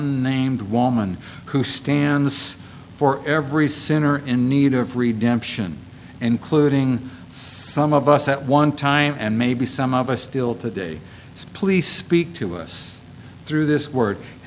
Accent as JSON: {"language": "English", "region": "Texas", "country": "United States", "tie": "born or raised there", "said": "So that's my home state. I'm always glad to see Texans here."}